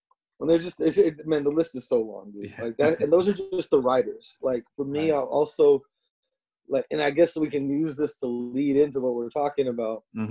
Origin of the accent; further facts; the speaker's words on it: Chicago, Illinois, United States; now in Oakland, United States; Well, bad news, bro. I'm from Chicago.